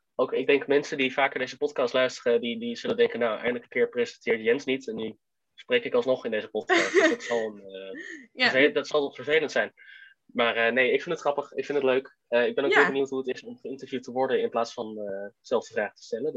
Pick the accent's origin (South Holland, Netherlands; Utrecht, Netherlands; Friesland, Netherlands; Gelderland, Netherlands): Utrecht, Netherlands; Zeist; now in Utrecht, Netherlands; ik ben 19, sinds enkele weken. Ik kom uit Utrecht, woon daar sinds een jaartje, ik kom uit Zeist.